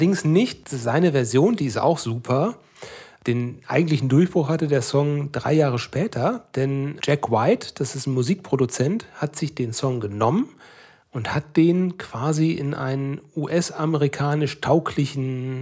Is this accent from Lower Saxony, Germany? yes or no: no; Kerpen, North Rhine-Westphalia, Germany; komme aus Kerpen natürlich.